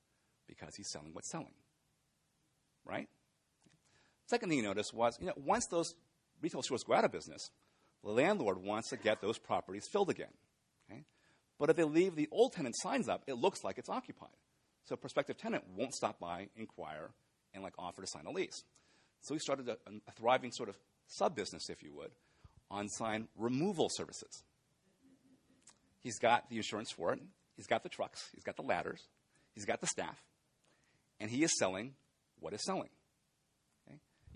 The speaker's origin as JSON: {"language": "English", "town": "San Diego", "region": "California", "country": "United States", "tie": "born or raised there", "said": "But the whole industry was started by Sol Price in my hometown, San Diego."}